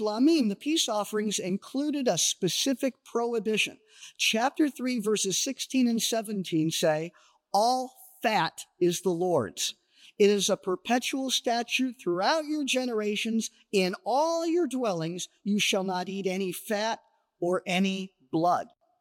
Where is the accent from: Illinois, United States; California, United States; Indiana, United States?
California, United States; Los Angeles; What do I know? I'm from Los Angeles. I don't know about herds and flocks.